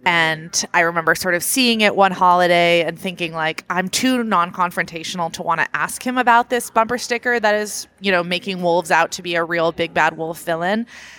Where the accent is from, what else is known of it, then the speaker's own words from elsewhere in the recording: Portland, United States; I was a city girl. I grew up in Portland